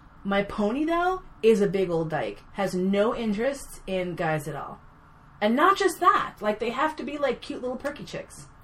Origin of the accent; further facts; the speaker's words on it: New York City, New York, United States; I grew up here in New York City.